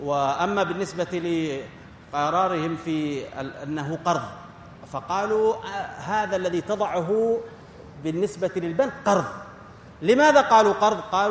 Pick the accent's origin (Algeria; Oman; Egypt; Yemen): Yemen; إلا عندنا في اليمن